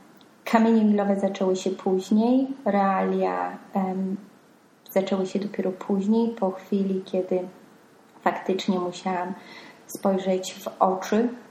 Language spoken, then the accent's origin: Polish; southern Poland, Poland; now in United Kingdom; Jestem w Anglii od 10 lat. Pochodzę z południa Polski, niedaleko gór. Nazywają mnie niskopienną góralką.